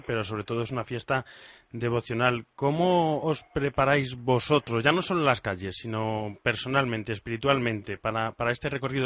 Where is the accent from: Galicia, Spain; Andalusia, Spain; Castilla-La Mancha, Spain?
Castilla-La Mancha, Spain; Toledo; Y si hay un lugar especial en España donde el Corpus Christi brilla de manera especial es en mi tierra, en Toledo.